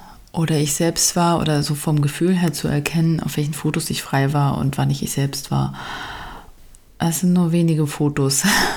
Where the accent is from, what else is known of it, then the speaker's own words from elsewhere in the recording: East Germany, Germany; also ich bin ein Kind der DDR.